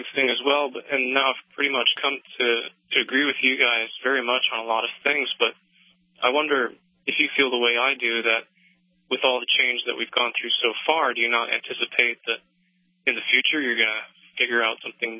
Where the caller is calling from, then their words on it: South Dakota, United States; I'm from South Dakota.